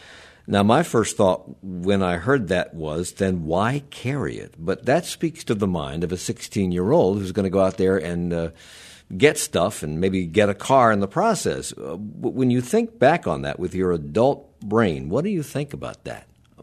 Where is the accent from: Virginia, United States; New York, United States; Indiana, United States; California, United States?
Virginia, United States; Alexandria; You grew up, I grew up in Alexandria